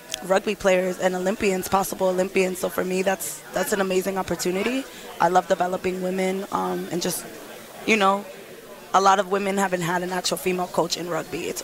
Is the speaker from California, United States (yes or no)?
no; Bronx, New York, United States; also born or lived in Atlanta; So I'm from the Bronx, and I was living in Atlanta for about 10 years, so I'm very much a city girl. I never saw myself coming to Adrian, Michigan.